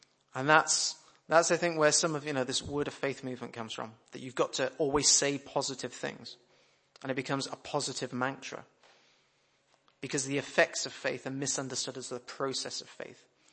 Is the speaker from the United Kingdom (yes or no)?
yes; United Kingdom; Now, of course, we're British, so we're going to go for the slow simmer approach, aren't we, in our culture.